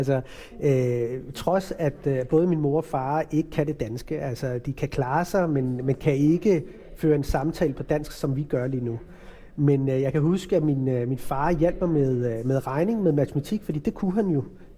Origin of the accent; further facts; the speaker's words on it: Albertslund, Capital Region of Denmark, Denmark; Så jeg er som sagt født og opvokset ude i Albertslund, og har altid følt mig som en del af samfundet. Jeg kommer af en søskendeflok på 4, hvor jeg er den ældste.